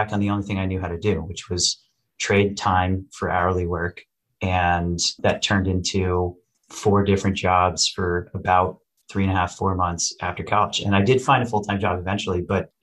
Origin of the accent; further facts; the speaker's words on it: Oregon, United States; And I grew up in Oregon swimming. I was 11 years old.